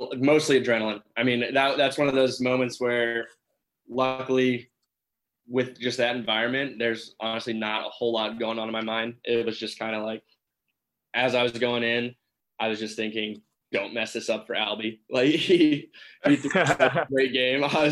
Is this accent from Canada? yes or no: yes; Canada; I'm Canadian.